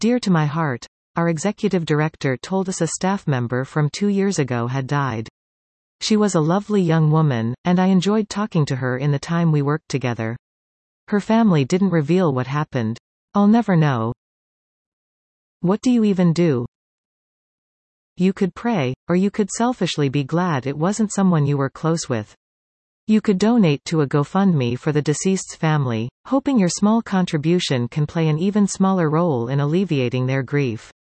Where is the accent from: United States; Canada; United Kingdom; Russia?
Canada; Despite holding an American passport, I grew up in Canada for most of my life